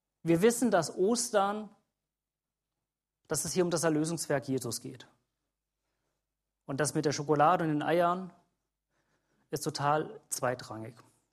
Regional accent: Hesse, Germany; Ich bin Hesse.

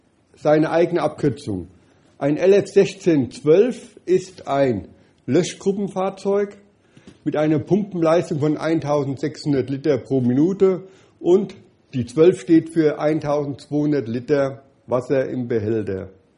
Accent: Germany; Ich als Deutscher, ich will um 6 Uhr essen.

